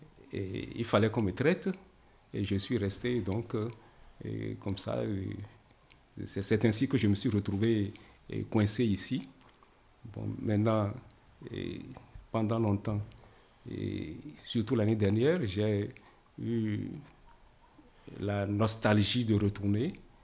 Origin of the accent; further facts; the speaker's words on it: Benin; Je suis originaire du Bénin, ex-Dahomey, situé dans la corne de l'Afrique de l'Ouest. Je suis à l'île Sud. Depuis 18 mars 2014.